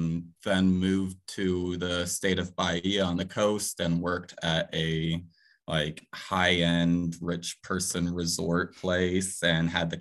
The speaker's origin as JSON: {"language": "English", "region": "Florida", "country": "United States", "tie": "born or raised there", "said": "growing up in Central Florida, didn't really know any other Brazilians, but there was a huge Hispanic population."}